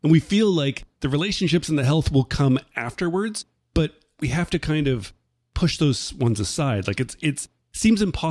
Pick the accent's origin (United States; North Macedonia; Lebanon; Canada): Canada; I'm Canadian